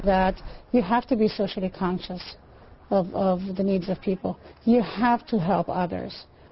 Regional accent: Tunisia; now in United States; but I was from Tunisia. People had no idea what Tunisia was.

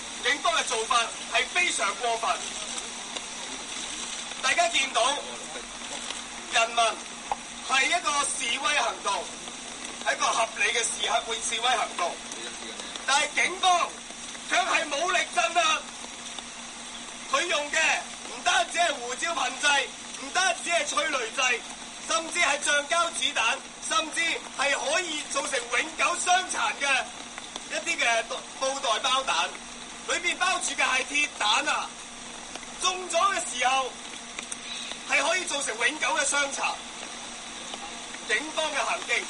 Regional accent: Hong Kong; 我们香港人的感受只能引用这四个字，痛心疾首。

